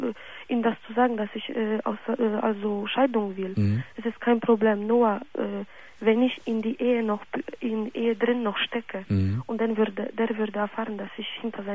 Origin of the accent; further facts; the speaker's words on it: Solingen, North Rhine-Westphalia, Germany; Ich komme aus Solingen